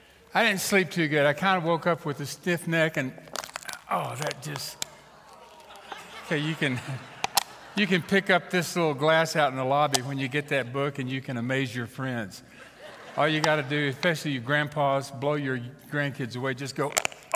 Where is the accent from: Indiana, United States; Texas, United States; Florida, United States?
Texas, United States; accent: Texan; I grew up in Texas, and so you might detect that in my accent. I try to blend in wherever I go, but it is by default Texan.